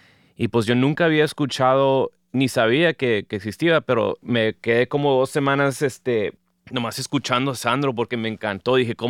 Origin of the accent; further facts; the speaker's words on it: Laredo, Texas, United States; now in Austin, United States; Yo nací en Laredo, Texas, que viene siendo en la frontera de Texas y Tamaulipas de México. Pasé toda mi vida, todos los días yendo a ver a mi abuelita en México y luego regresar a Texas